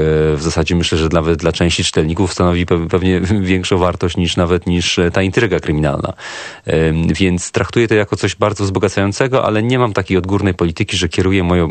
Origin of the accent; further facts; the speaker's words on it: Beskid Niski, Poland; mniej więcej połowę mojego dzieciństwa spędziłem w Beskidzie Niskim, w różnych miejscowościach, normalnie, regularnie chodząc tam do szkół